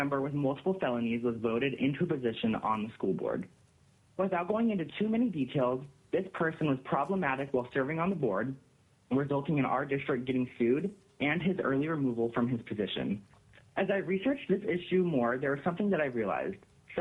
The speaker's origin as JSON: {"language": "English", "town": "Tok", "region": "Alaska", "country": "United States", "said": "I'm from Tok, Alaska."}